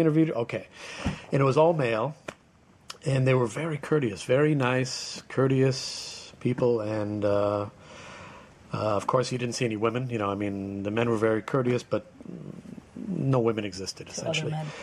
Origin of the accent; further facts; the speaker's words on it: New York City, New York, United States; I said, I'm a New Yorker from downtown. I live about, a baseball field away, a cricket field away from the World Trade Center.